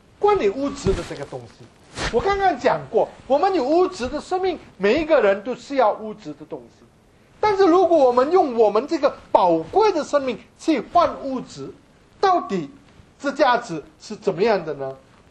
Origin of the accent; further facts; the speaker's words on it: Indonesia; moved away as an adult; now in Taiwan; 在印尼从来没有冬天的，所以我们在印尼长大的，我们从来不需要一备什么冬天的衣服。当我们一家四个人从印尼搬到台湾的时候，我们八月份到台湾